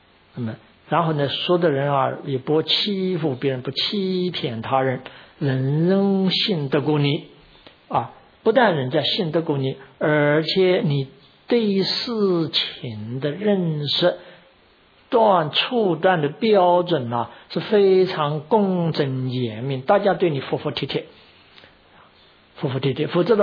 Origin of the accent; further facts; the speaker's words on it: Chongming, Shanghai, China; 我家乡有一个，我们称他为啊叫崇明圣人啊